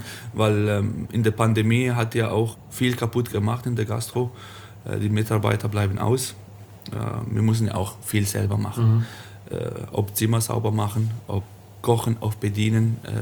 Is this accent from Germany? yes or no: no; Italy; German is a second language; Und Italien, meine Heimat.